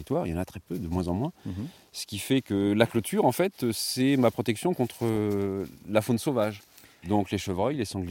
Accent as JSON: {"language": "French", "region": "Centre-Val de Loire", "country": "France", "said": "On est loin de mon pays d'origine, la Beauce"}